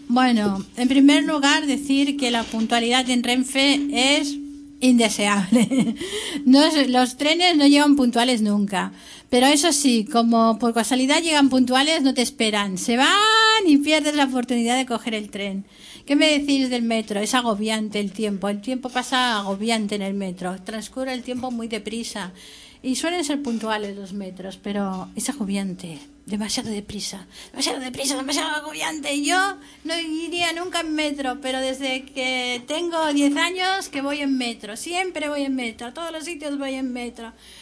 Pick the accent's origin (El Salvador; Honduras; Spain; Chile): Spain; Barcelona, Catalonia; Yo nunca he oído en Barcelona, porque yo soy de Barna toda la vida, nunca se han oído los pajaritos